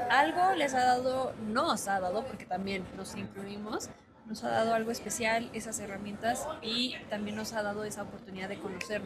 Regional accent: Oaxaca, Mexico; Nací en una comunidad rural del estado de Oaxaca. Desde que nací, soy bilingüe. Mis padres toda su vida han hablado su lengua materna, el mixteco y el mazateco, y también el español. Por tal motivo, crecí dentro de este ambiente.

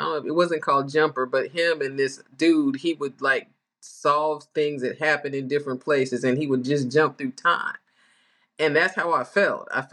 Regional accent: Savannah, Georgia, United States; born there; I had never been to Savannah, didn't know I was born in Savannah.

